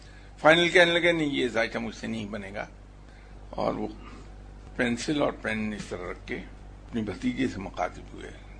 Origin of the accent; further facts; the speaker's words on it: Lahore, Punjab, Pakistan; میں نے کہا میرا تعلق لاہور سے ہے.